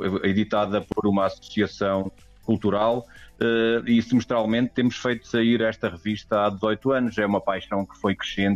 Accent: Abrantes, Centro, Portugal; quando acabei por vir aqui para Abrantes, para a minha terra

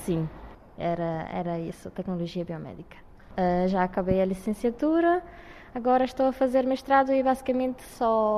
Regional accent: Fogo, Cape Verde; venho de Cabo Verde.

